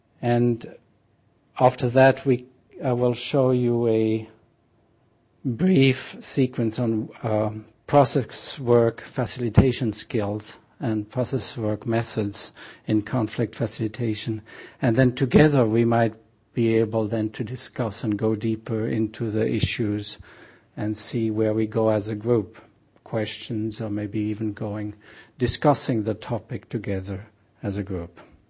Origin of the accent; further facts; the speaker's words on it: Switzerland; I'm originally from Switzerland.